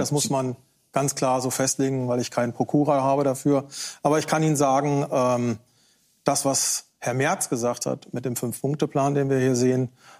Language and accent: German; Brandenburg, Germany; Im Bereich Brandenburg, wo ich herkomme